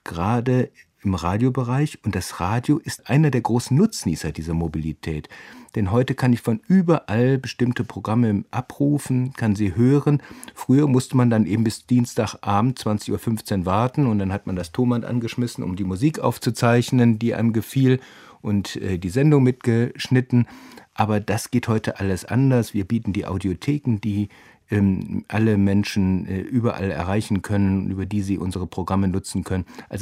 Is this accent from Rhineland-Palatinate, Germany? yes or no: no; North Rhine-Westphalia, Germany; Ich bin in Nordrhein-Westfalen aufgewachsen